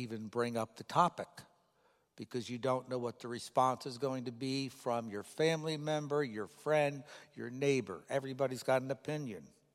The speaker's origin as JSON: {"language": "English", "region": "New York", "country": "United States", "tie": "born or raised there", "said": "Oh, and I grew up outside New York City."}